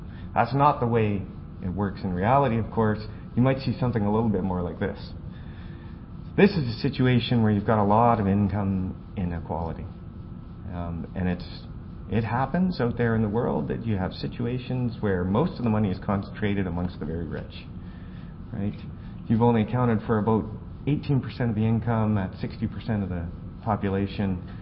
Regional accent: Canada; I'm Canadian, so I'm way down here.

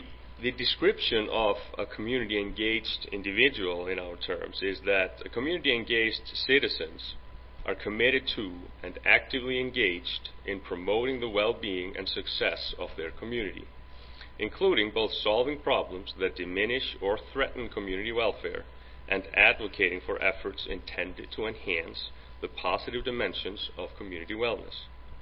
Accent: Iceland; English is a second language; I'm from Iceland in Europe, in case you're thinking about the accent, which is always the case.

